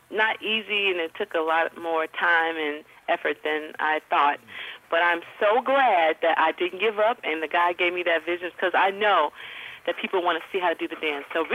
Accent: Chicago, Illinois, United States; I wrote and produced a lot of house music back in the day. I'm from Chicago, hey.

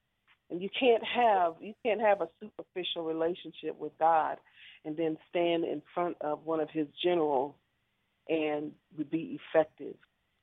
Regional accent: Newport News, Virginia, United States; I'm from North Newport News in the Denby area in a little neighborhood called Warwick Lawns. I went to Denby High School

